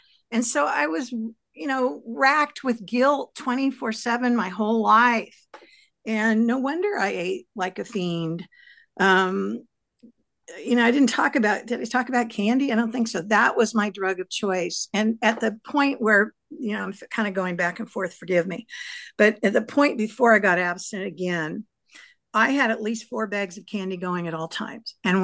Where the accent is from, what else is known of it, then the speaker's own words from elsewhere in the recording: California, United States; now in Los Angeles, United States; I did my dream and came to LA because I grew up in the Bay Area.